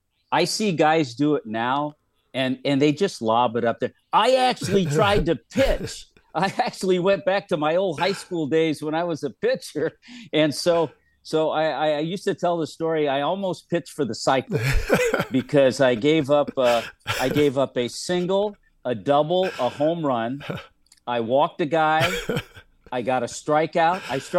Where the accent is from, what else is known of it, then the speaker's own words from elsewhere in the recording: Los Angeles, California, United States; of course, growing up in Los Angeles, I was a Dodger fan.